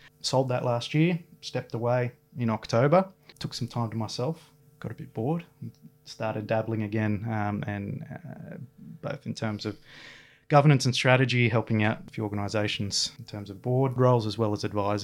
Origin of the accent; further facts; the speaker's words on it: Newcastle, New South Wales, Australia; now in Sydney, Australia; We're both originally from Newcastle, met at the uni here, before my wife, who is also from Newcastle, couldn't handle the cold in Canberra anymore.